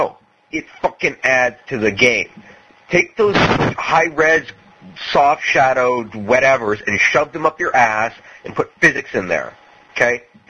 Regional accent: Canada; Well, I'm Canadian. I didn't lose any fucking war.

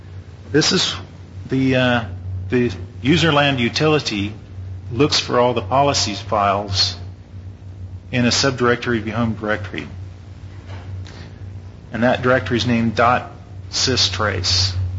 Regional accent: Houston, Texas, United States; Okay, I'm from Houston, so that's why it's Central Daylight Time zone.

